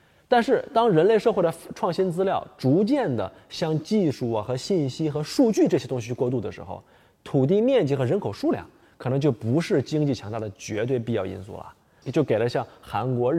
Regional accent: Northeast China, China; 因为我们东北老家呢冬天特别冷，

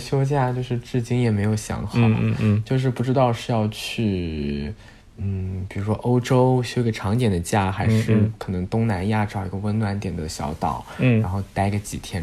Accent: Nanjing, Jiangsu, China; 即便我是南京人，我从小在南京长大

